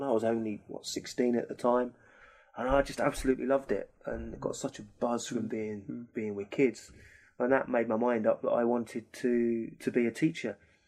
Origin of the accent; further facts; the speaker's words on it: South East England, United Kingdom; I'm not from London myself. I'm from Kent, down on the Kent coast.